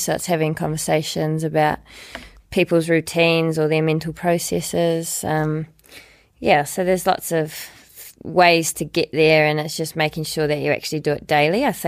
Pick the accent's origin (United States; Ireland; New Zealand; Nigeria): New Zealand; Dunedin, Otago; Like, I was 19 from Dunedin and I'd watched the Olympics on TV